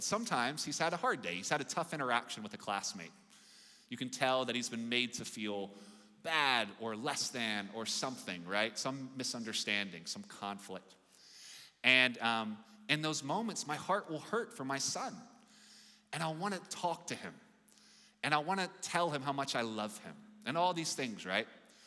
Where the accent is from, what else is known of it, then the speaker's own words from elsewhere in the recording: Ireland; And part of it is strange, though I get it as an Irishman. I definitely get it.